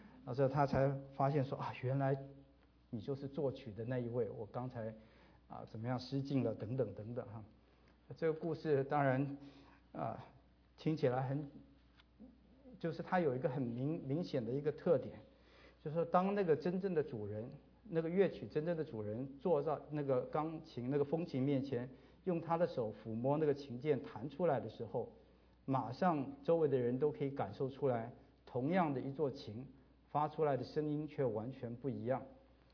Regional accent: Taiwan; 我们来自台湾，那里亲友众多

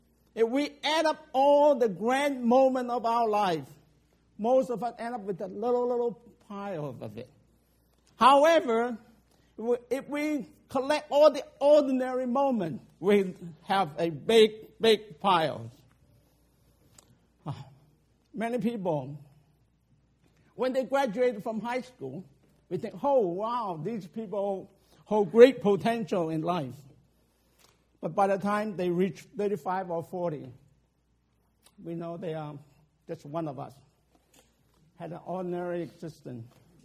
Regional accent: Hong Kong; I grew up in Hong Kong.

